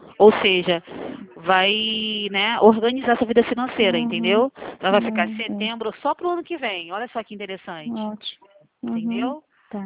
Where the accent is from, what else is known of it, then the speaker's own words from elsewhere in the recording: Rio de Janeiro, Brazil; eu sou do Rio de Janeiro